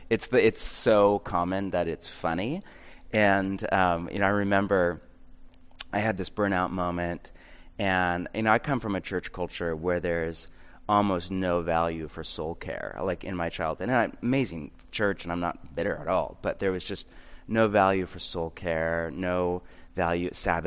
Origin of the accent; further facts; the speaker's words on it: California, United States; I grew up in the Bay Area